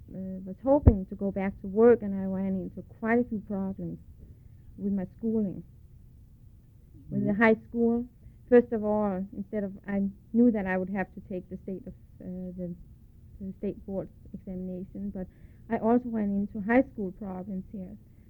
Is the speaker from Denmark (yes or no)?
yes; Zealand, Denmark; also born or lived in Søndersø, Funen; We lived there for about 4 years after I was born, and then we moved to Sjælland, so I actually grew up in Sjælland.